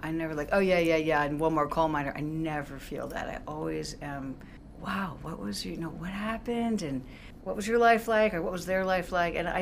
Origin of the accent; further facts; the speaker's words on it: Pennsylvania, United States; has toured to Pennsylvania. Sure. We performed, but I've never had a commission from my home state.